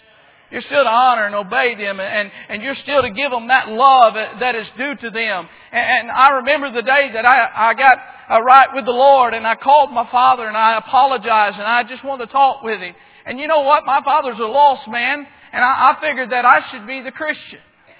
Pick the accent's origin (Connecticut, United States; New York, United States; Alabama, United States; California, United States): Alabama, United States; Now, I'm originally from Alabama.